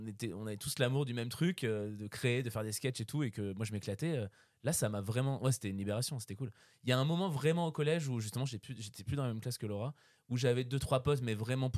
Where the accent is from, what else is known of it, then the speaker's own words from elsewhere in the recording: Auvergne-Rhône-Alpes, France; J'ai grandi en Isère, en dessous de. T'as Lyon.